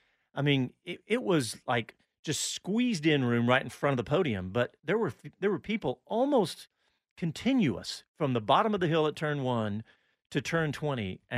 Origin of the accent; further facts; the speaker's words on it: Austin, Texas, United States; I said, I'm from Austin and I think it's amazing.